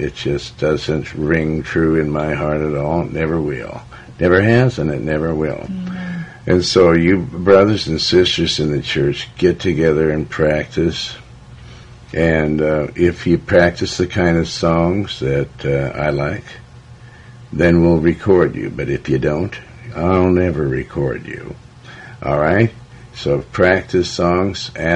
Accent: Montana, United States; all throughout the different places that I was raised in Montana.

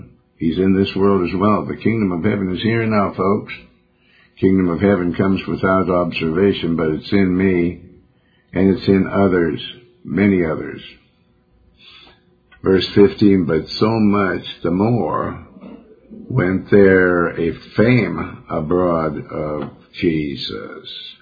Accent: Montana, United States; Because I'm from Montana.

